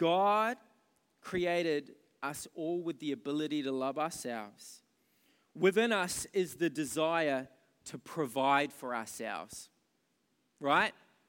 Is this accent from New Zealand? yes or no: yes; New Zealand; we come from New Zealand. We're, you know, tall poppy syndrome. Cut down the people who look like they're standing up, and let's all be humble.